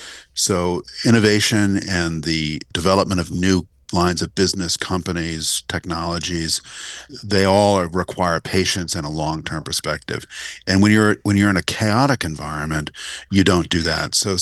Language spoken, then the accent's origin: English; United States; As an American, to watch this happen is horrifying.